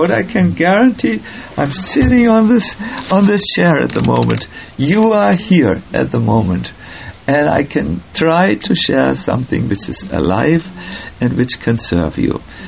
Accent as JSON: {"language": "English", "country": "Germany", "second_language": "English", "said": "Because I'm from Germany, I want to control everything."}